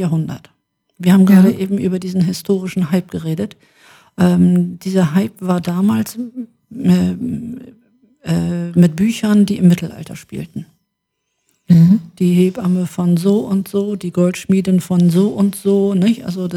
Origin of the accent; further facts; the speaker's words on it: Hamburg, Germany; born there; now in Wewelsfleet, Germany; als ich von Hamburg, ich bin eigentlich gebürtige Hamburgerin, hier nach Wewelsfleet gezogen bin.